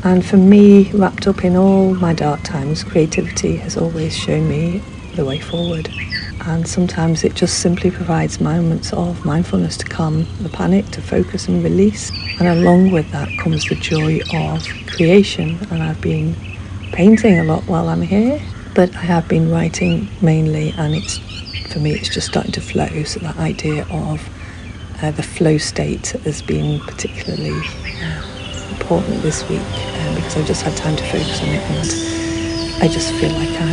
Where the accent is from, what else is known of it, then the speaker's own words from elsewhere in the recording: Massachusetts, United States; I grew up in Massachusetts, which is near the top of the country in public education.